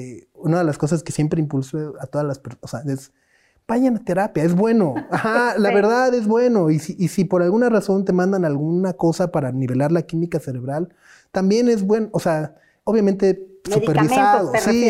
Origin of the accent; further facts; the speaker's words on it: Mexico City, Mexico; born there; Toda mi familia de mi papá es de allá. Yo nací en la Ciudad de México y muchos veranos cuando era niño los pasé allá.